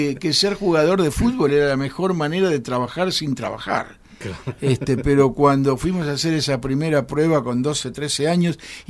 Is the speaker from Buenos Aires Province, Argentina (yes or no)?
yes; Mercedes, Buenos Aires Province, Argentina; Yo hablo así porque no soy porteño, yo soy bonaerense de la ciudad de Mercedes.